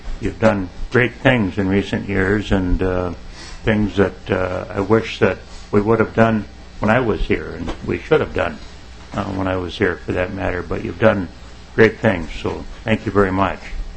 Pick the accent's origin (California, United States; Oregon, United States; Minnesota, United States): Minnesota, United States; Hastings; I'm from Hastings. I'm retired from the Minnesota National Guard